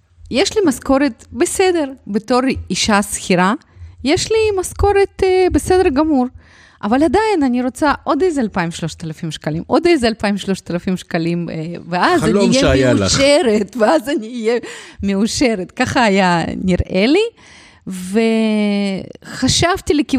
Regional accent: Ukraine; Hebrew is a second language; moved away as an adult; now in Israel; אני הגעתי מאוקראינה ב-1992

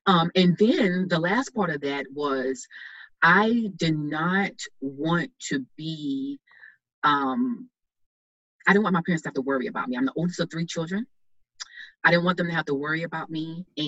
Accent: the South, United States; that I was from the South, a small rural town in the South, that I was from a family that did not have a lot of academic means.

